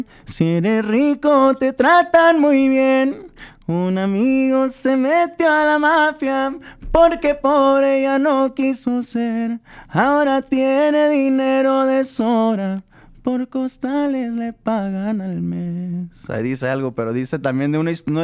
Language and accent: Spanish; Tucson, Arizona, United States; born there; de padres mexicanos. Mi papá es originario de Canelas, Durango. Mi mamá es Asa de Sonora. Nací en los Estados Unidos, pero desde un principio siempre se me inculcó la música mexicana.